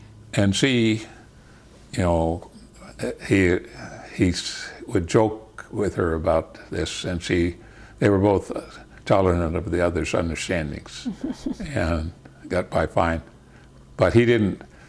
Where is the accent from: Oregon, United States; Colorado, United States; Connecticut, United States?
Connecticut, United States; also born or lived in Vermont; my mother was moderately religious, and so she attended when I was growing up in Connecticut, and she wanted us kids to go to Sunday school in a Congregationalist church, a liberal Protestant church, and we lived in Vermont.